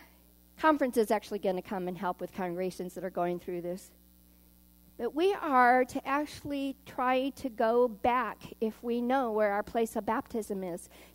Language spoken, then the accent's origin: English; Augusta, Georgia, United States; born there; United Methodist Church in Augusta, Georgia. So I was born in Augusta.